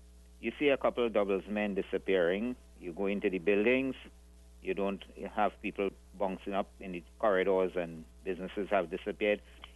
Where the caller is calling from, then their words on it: Penal, Penal–Debe, Trinidad & Tobago; I'm calling from Robasa Trace in Pinal.